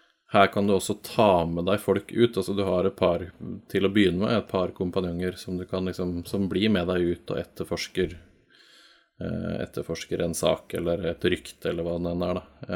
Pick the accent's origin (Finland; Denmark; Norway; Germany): Germany; Norwegian is a second language; Det var de jeg blanda med, fordi jeg